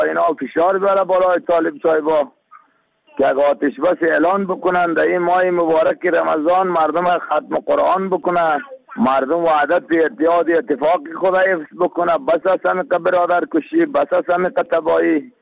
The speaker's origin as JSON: {"language": "Persian", "country": "Afghanistan", "said": "ما شما مسلمان هستیم، ما شما افغان هستیم"}